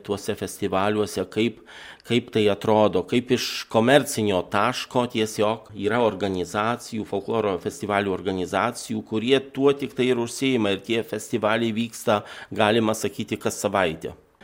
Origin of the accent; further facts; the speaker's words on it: Dzūkija, Lithuania; žinom, kad mes esame dzūkai